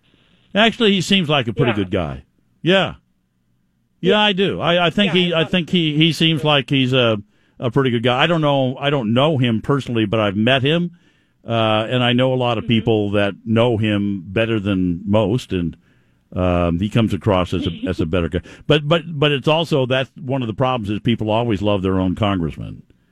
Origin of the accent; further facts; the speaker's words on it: California, United States; Being a Californian, it's a tougher job